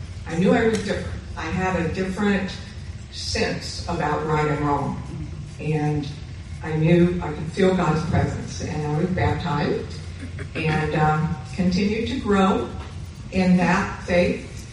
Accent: Indiana, United States; I was born and raised in Indiana, northern Indiana, cold country.

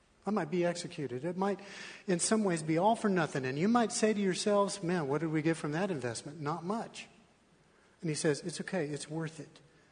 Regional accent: Colorado, United States; You should hear me talk about this church when I'm in my hometown in Colorado.

